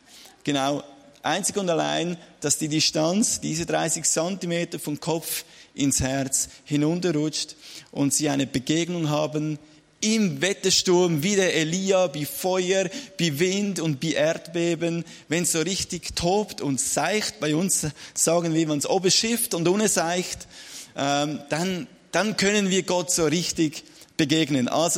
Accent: Zurich, Switzerland; Ich komme aus der Schweiz, wie ihr hört, von Zürich.

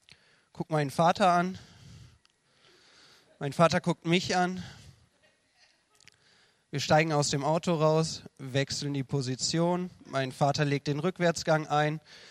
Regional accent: Central Germany, Germany; zumindest da oben in der Mitte Deutschlands, wo ich herkomme, gibt's diese Verkehrsübungsplätze.

